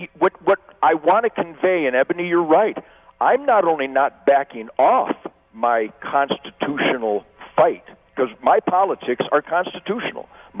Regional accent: Detroit, Michigan, United States; born there; You have to realize I was born in Detroit in 1948, and I was there in the heat and the fire of the 67 riots

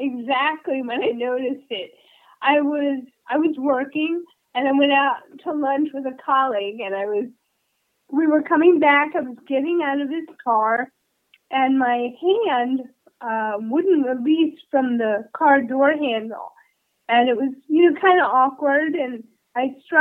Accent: Florida, United States; I'm in California. I was raised in Florida, and that's where my parents were.

